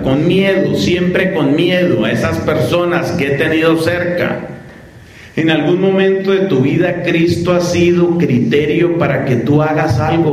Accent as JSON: {"language": "Spanish", "country": "Colombia", "lives_now": "Peru", "said": "la tristeza de país de donde yo vengo, Colombia, ya tiene autorizado eso."}